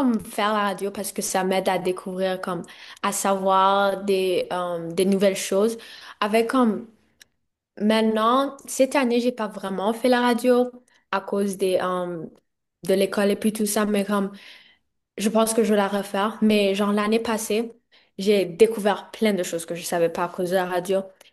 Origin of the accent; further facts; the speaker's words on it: Rwanda; also born or lived in Burundi / Canada; now in Gravelbourg, Canada; j'ai surtout grandi au Rwanda et aussi au Canada.